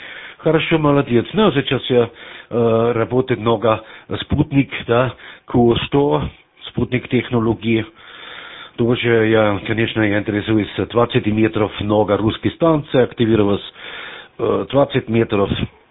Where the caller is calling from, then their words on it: Austria; Так, я сейчас из Австрии